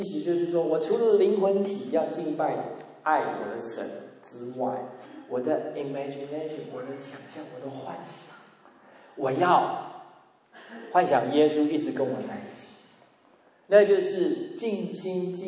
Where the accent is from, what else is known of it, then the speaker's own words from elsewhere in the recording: China; 我们中国人的老天爷的观念，称神为天